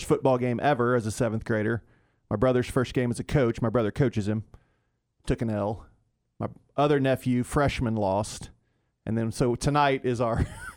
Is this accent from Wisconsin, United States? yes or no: no; Austin, Texas, United States; Which I've always felt like growing up in the Austin area, football in this area is better than it is.